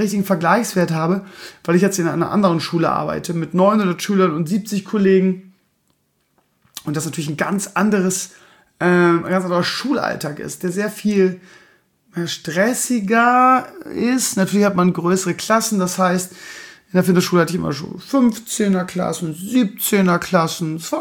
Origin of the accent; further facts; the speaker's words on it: Lauenbrück, Lower Saxony, Germany; war ich in meiner alten Heimat in Lauenbrück an der Finterschule.